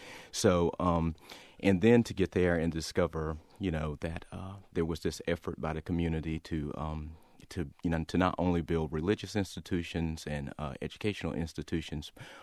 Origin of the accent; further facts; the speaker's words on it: Asheville, North Carolina, United States; I grew up in Asheville, as you just said